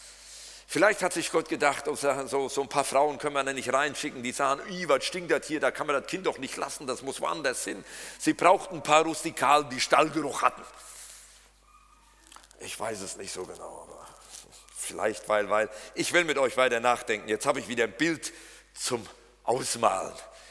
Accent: Eichen, Germany; born there; Ich bin in Eichen geboren. Wer von euch kennt Eichen?

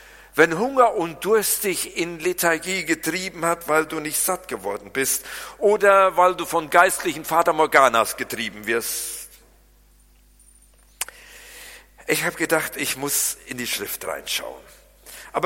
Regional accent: Germany; schon als typischer Deutscher habe ich mich beschwert

